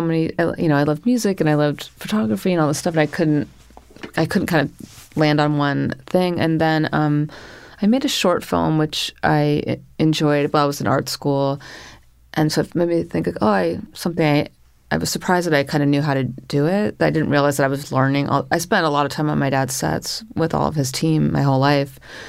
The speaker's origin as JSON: {"language": "English", "region": "California", "country": "United States", "tie": "born or raised there", "lives_now": "New York, United States", "said": "Yeah, I grew up in Northern California, but I..."}